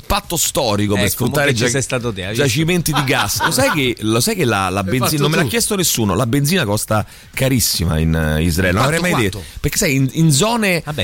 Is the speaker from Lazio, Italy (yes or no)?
yes; Rome, Lazio, Italy; Io lo sono di Centocelle. Sono di Centocelle.